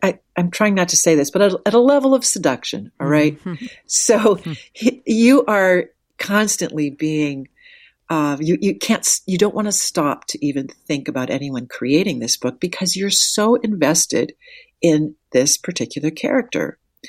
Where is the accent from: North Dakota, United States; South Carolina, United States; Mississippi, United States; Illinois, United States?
North Dakota, United States; Wahpeton; I grew up in Wahpeton, North Dakota, and of course I went to a library there.